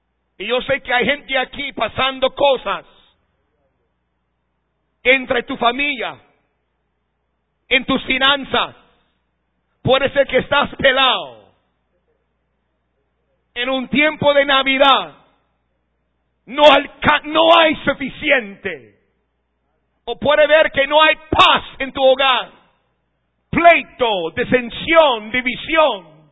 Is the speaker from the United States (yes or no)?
yes; United States; Spanish is a second language; un negrito americano pastorando una iglesia de mexicanos, y yo no hablaba español